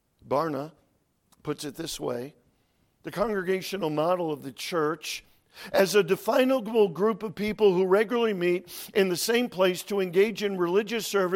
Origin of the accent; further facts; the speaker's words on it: Connecticut, United States; I was born and raised in Connecticut. It's not a big state. You could almost walk it.